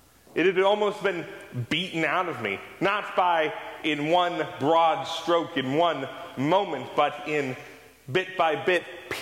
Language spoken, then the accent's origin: English; Michigan, United States; now in South Carolina, United States; How it is here in South Carolina, but in my home state of Michigan